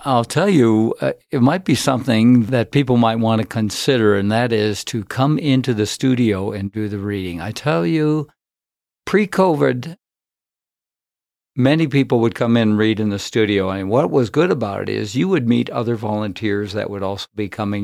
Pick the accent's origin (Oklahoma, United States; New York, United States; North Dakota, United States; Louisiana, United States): North Dakota, United States; born there; She was born in California. I was born in North Dakota, but we always had that buddy relationship